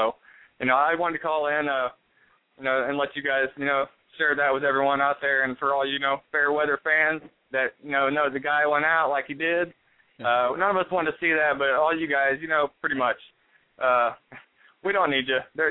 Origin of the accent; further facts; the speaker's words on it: Indiana, United States; born there; moved away; I'm actually born – I was born in Indiana and you know, kind of came out here as I got a little older. And, you know, every time I get to go back home, it's just amazing.